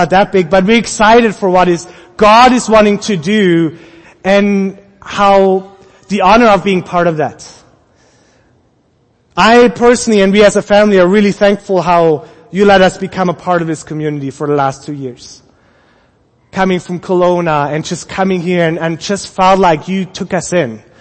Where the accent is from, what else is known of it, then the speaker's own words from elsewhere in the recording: Germany; I'm from Europe. We have castles in Germany and there's no real castle in Canada.